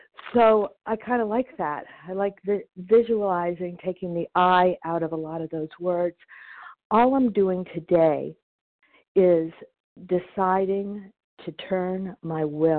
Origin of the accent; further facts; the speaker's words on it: New Hampshire, United States; from New Hampshire.